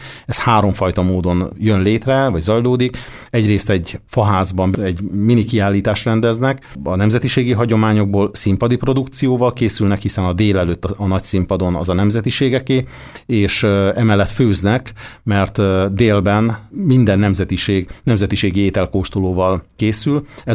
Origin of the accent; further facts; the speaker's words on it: Orosháza, Békés, Hungary; én orosháziként, amikor először Tóth Komlóson látogattam egy ilyen rendezvényre